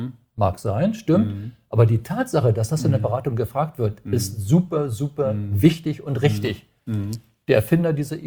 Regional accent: Berlin, Germany; Ich sage noch DDR, ich komme ja aus Berlin, habe DDR-Musik, immer mitgehört

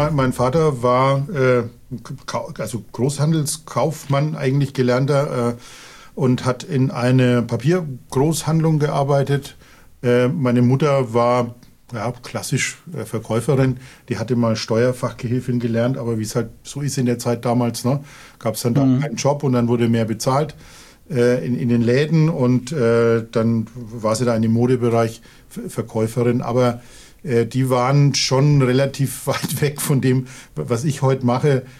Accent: Neustadt an der Aisch, Bavaria, Germany; born there; Also geboren bin ich in Neustadt an der Aisch. Das ist so ein, naja, ich glaube, damals waren es 30.000 Einwohner, jetzt vielleicht ein bisschen mehr. Also recht behütet sozusagen. Da war ich dann auch in der Grundschule die ersten 2,5 Jahre.

